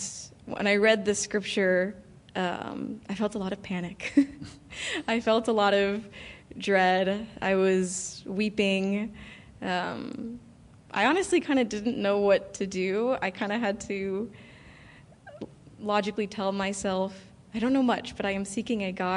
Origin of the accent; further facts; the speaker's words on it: Santa Clarita, California, United States; I am a born and raised Santa Clarita resident, so I am a Californian.